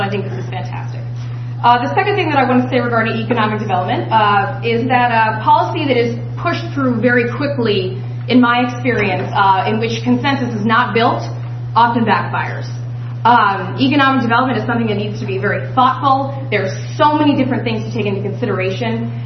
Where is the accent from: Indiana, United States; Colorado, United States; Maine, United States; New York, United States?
Maine, United States; Belfast; I grew up in Belfast. My family goes back here 5 generations.